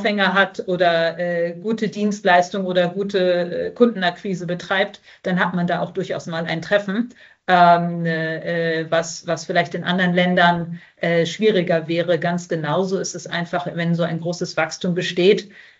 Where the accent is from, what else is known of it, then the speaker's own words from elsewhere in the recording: Hanover, Lower Saxony, Germany; Ich komme direkt aus Hannover. Ich bin am Maschsee aufgewachsen, in der List zur Schule gegangen.